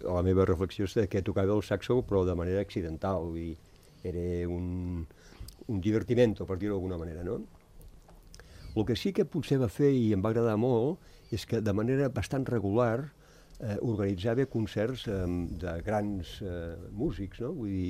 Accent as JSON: {"language": "Catalan", "region": "Escaldes-Engordany", "country": "Andorra", "lives_now": "La Massana, Andorra", "said": "visc a la Massana des de fa... Soc d'Escaldes, però bueno, visc a la Massana des de fa 30 anys"}